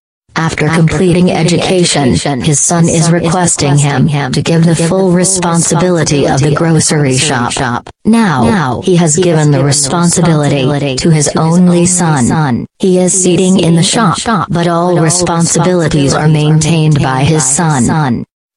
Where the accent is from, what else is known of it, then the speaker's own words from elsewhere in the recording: California, United States; I am an American girl. … from California.